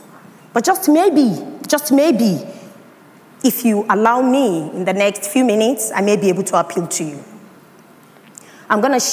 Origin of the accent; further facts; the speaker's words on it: Pandogari, Niger State, Nigeria; I was born in Zaria, in the northern part of Nigeria. But I grew up in Niger State, in Pandogari.